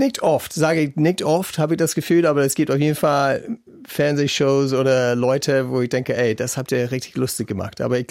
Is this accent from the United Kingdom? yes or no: yes; United Kingdom; Als Brite hatte ich